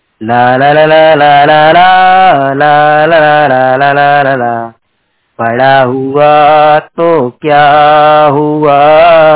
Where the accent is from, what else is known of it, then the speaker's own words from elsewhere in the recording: Bhopal, Madhya Pradesh, India; मैं भोपाल जिले का निवासी हूँ।